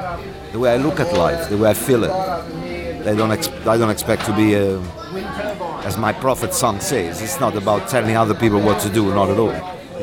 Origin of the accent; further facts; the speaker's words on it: Rome, Lazio, Italy; also born or lived in Australia / Asia; a Neapolitan family, so the all the Mediterranean flavors are in there already. I grew up in Rome, and then I moved around first around Italy, then I went to Australia, I've been 6 years in Asia.